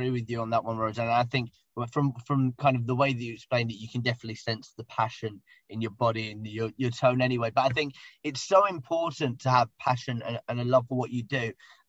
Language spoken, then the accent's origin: English; Blackpool, North West England, United Kingdom; So we mentioned earlier, we're both from Blackpool.